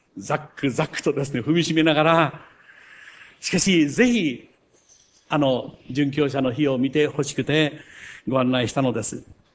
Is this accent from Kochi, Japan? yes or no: yes; Kochi, Japan; now in Uchinada, Japan; 私がこの内灘に来て、しばしば高知の話をすると、そんなに高知がいいなら高知へ帰れと言われたことがありますが、出てきた故郷のことを思っていたのであれば、帰る機会はあったでしょうが、帰らないで長くここに